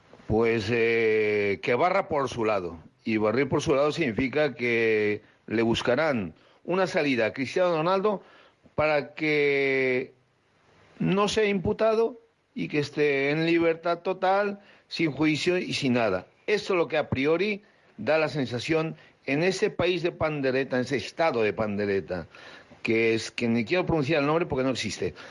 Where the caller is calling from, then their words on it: Tel Aviv, Tel Aviv District, Israel; desde Tel Aviv, Israel.